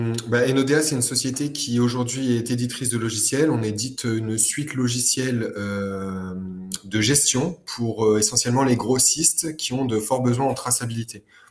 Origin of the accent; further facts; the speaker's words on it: Nice, Provence-Alpes-Côte d'Azur, France; je suis niçois, clairement. Je suis né ici, j'ai fait toutes mes études ici, j'ai toujours vécu ici.